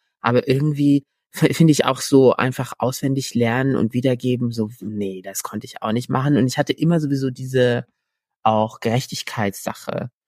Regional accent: Morocco; ich bin ja in Marokko zum größten Teil aufgewachsen

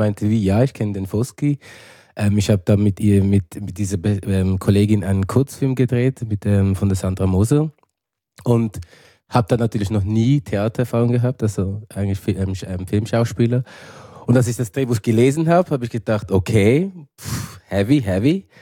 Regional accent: Switzerland; Also, ich bin im Heim aufgewachsen, total schweizerisch

